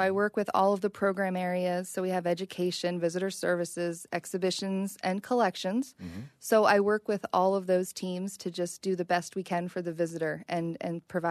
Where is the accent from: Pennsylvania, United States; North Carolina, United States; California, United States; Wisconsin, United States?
Pennsylvania, United States; Philadelphia; I grew up in Philadelphia, so there was a lot of field trips going